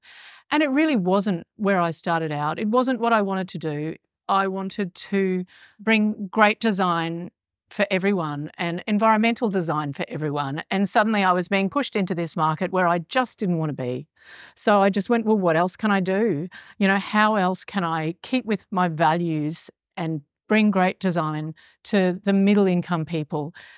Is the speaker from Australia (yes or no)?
yes; Australia; I'm an Australian architect with 20 plus years of experience